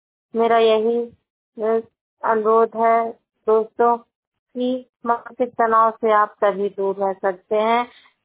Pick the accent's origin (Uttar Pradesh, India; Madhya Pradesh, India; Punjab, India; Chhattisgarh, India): Uttar Pradesh, India; मैं आपको बताना चाहती हूँ, मेरा जिला संत कबीरनगर है। मेरी उम्र है 32 साल।